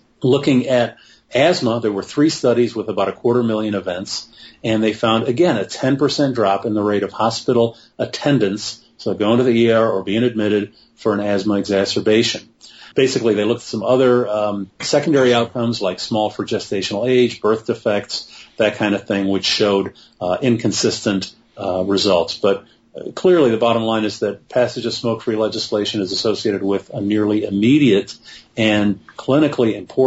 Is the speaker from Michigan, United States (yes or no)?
yes; Michigan, United States; I'm from Michigan, and I still go back there a lot.